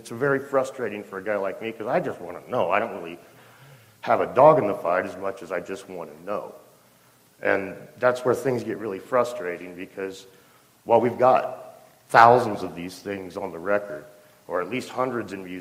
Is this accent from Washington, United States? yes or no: yes; Washington, United States; This is in my home state of Washington.